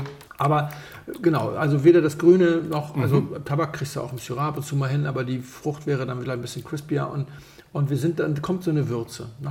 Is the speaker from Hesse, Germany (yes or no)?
no; Hamburg, Germany; und ich bin ja als Hamburger nicht unbedingt so früh eingestiegen in den Wein.